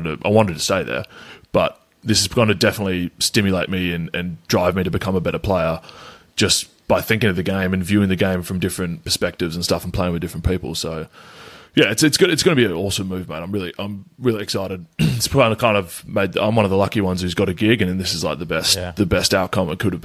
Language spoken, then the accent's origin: English; Perth, Western Australia, Australia; moved away as an adult; now in London, United Kingdom; Like I came here as I was 22, but I was still a kid. Like I was living at home in Perth when I moved over.